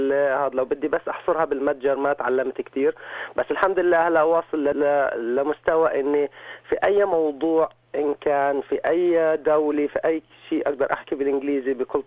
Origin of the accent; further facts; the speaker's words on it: Palestine; moved away; اشتغل فيه 3 سنين قبل ما احنا نيجي من فلسطين